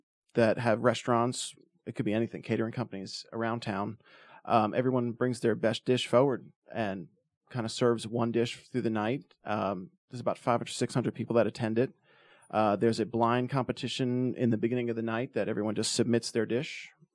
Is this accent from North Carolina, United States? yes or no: yes; Wilmington, North Carolina, United States; also born or lived in Charleston; I grew up in Wilmington here. I went to high school here.